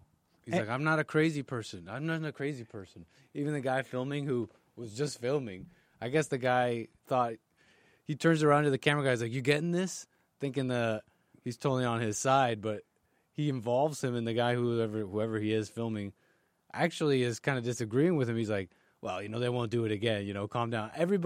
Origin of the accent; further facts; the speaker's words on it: Canada; the Indians that I was familiar with growing up in Canada